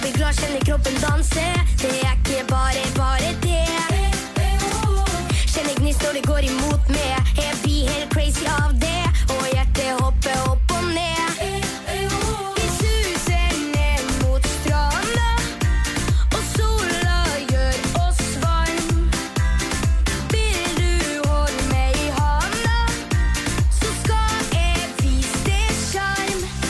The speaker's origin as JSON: {"language": "Danish", "town": "Stenløse", "region": "Capital Region of Denmark", "country": "Denmark", "tie": "born or raised there", "said": "Og du er fra Stenløse, det er min hjemby."}